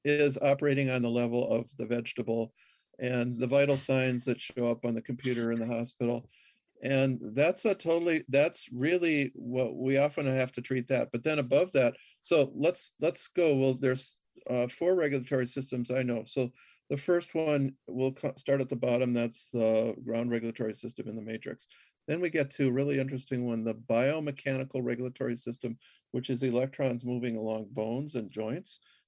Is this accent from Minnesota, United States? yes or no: yes; Minnesota, United States; Yeah, I grew up in Minnesota. My mom was from Brooklyn, but my dad was from Kansas